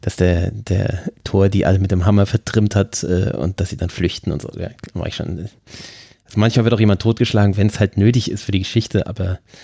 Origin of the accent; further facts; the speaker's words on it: Bavaria, Germany; ich bin ja auch in der Straße aufgewachsen, die nach einer Hexe benannt ist. In der Gundastraße. Und das ist eben eine Hexe, war halt in Großostheim die eine Hexe